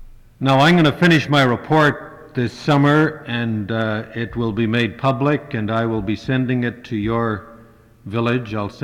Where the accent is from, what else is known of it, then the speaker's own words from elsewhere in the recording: Canada; I'm from Canada